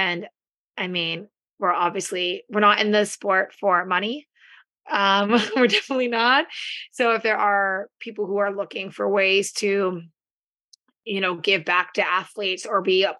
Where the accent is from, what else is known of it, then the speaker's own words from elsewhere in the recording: Canada; because we're all Canadian.